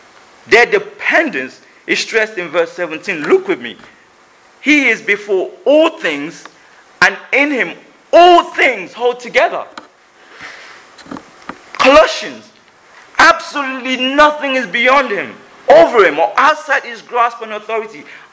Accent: Nigeria; I come from Nigeria where people are very aware and afraid of the spiritual, demonic powers.

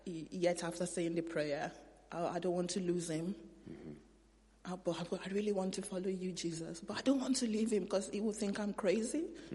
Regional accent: Nigeria; moved away; growing up in Nigeria

